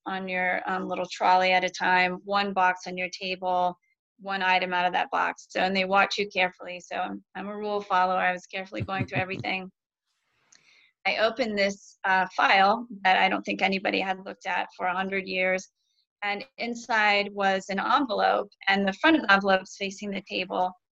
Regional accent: Lexington, Ohio, United States; But, you know, I'm from Ohio originally, Lexington.

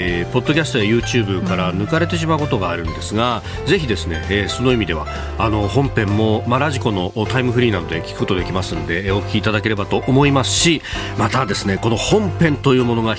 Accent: Yokosuka, Kanagawa, Japan; まあ神奈川横須賀の出身でして、

